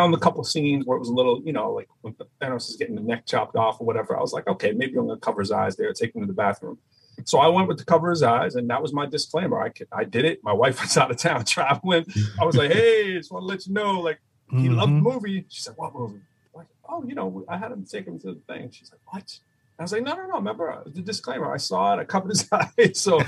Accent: Lowell, Massachusetts, United States; born there; I was born in Lowell, Massachusetts.

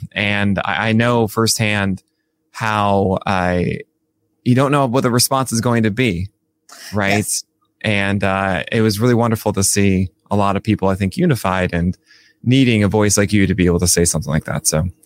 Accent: Arizona, United States; we see each other a lot in Arizona, but there's a more freedom, I think, to it. When it's also my hometown

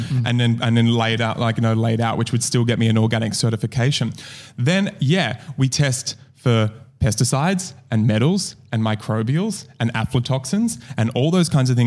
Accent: United States; Whereas like, I'm from America.

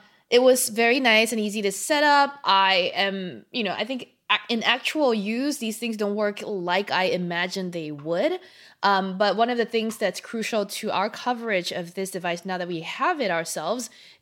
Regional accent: Singapore; I'm a Singaporean as they come.

